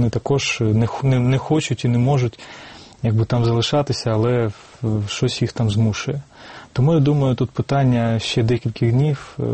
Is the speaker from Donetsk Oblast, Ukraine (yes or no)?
no; Kharkiv, Kharkiv Oblast, Ukraine; Я сам з Харкова, я знаю, про що я говорю.